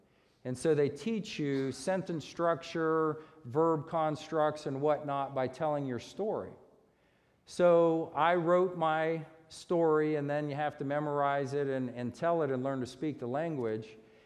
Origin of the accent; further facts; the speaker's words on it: United States; You know, as an American, what's the big deal?